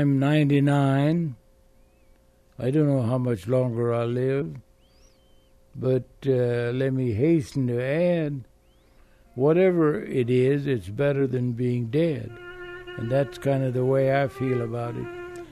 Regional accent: Texas, United States; born there; I was born in Fayette County, which is about 85 miles down the road from Austin. Until I was 4 or 5 years old, my parents didn't have a car. We had a horse and a buggy.

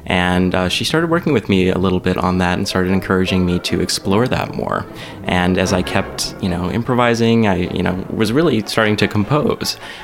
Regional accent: Dubuque, Iowa, United States; moved away as an adult; also born or lived in New York; I grew up in Dubuque, Iowa, and studied music here through high school. And I moved out to the East Coast when I went to college.

